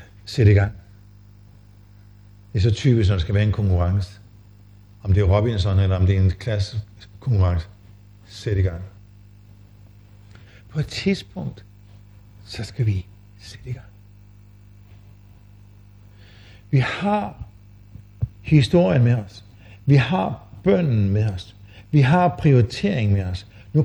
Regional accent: Holstebro, Central Denmark Region, Denmark; Det gør vi ikke så meget hjemme i Holstebro.

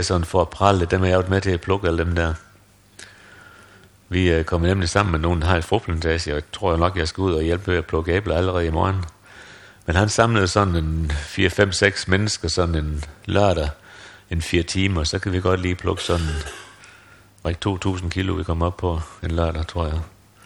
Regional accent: North Denmark Region, Denmark; Jamen, jeg er spændt på, om den hedder det samme, som den gør i Thy, hvor jeg stammer fra.

